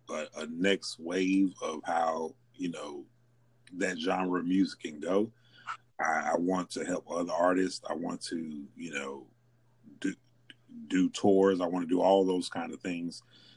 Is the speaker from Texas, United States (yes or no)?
yes; Houston, Texas, United States; So growing up in Houston, we're more fans of local artists than anybody.